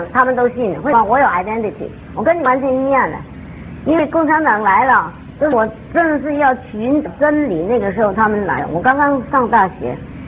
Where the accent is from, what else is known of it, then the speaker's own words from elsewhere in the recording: China; 我是大陆出来的。我1958年，当然你们还没出生了那个时候。我今年是60岁了，好，60几岁。